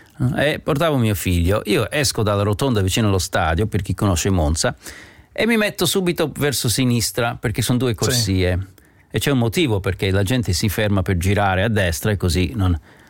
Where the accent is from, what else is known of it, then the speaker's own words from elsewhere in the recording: United States; Italian is a second language; Perché sa, io sono americano, ho detto, in America non mi può fermare così senza motivo.